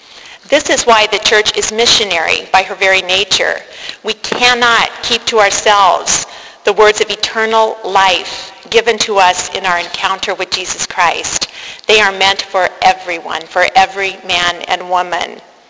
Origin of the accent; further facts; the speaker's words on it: Grand Island, Nebraska, United States; born there; I was born in Grand Island, Nebraska, in the middle of the United States of America, smack dab in the middle in 1962.